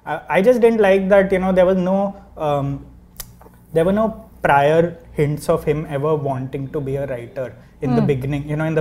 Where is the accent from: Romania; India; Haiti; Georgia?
India; Kolkata, West Bengal; I am from Calcutta, so I know what I'm talking about.